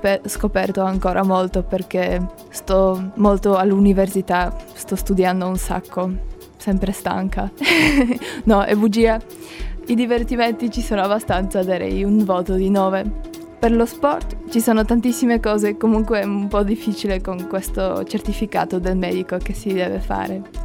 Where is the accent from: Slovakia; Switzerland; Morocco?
Slovakia; Italian is a second language; now in Germany; Di Slovacchia, comunque sto studiando in Germania.